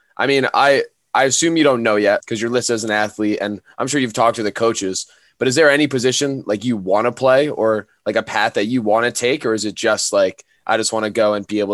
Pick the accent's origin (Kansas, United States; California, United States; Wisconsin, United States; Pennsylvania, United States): Pennsylvania, United States; Philadelphia; people, I'm from the other side. I'm from Philadelphia. So people down on my side of Pennsylvania aren't fond of the Nittany Lions.